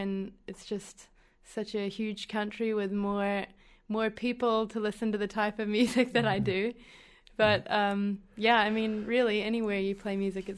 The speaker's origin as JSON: {"language": "English", "town": "Whangarei", "region": "Northland", "country": "New Zealand", "tie": "born or raised there", "said": "I grew up in Whangarei, which is a couple hours north of Auckland."}